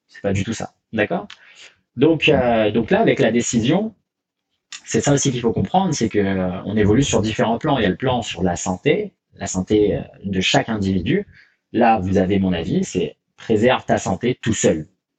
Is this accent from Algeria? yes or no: no; France; moved away as an adult; C'est aussi une des raisons pour lesquelles j'ai quitté la France il y a des années.